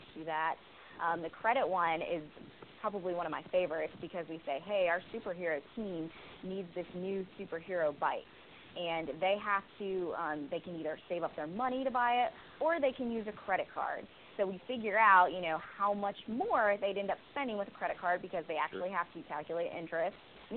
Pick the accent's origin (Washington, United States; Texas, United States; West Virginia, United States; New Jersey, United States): West Virginia, United States; I am from West Virginia, and I still live in West Virginia, but obviously I've always lived right next door to Ohio, so a neighboring state.